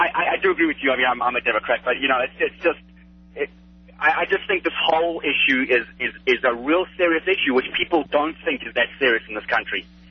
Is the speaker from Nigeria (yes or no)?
no; South Africa; I don't know if you're going to be aware of my accent. I'm from South Africa.